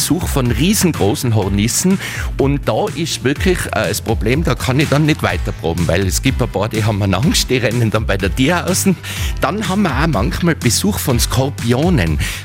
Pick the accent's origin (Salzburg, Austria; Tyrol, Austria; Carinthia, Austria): Tyrol, Austria; Innsbruck; born there; Ich bin ein gebürtiger Innsbrucker, ich wohne nicht weit vom Dez, das kennen viele Leute.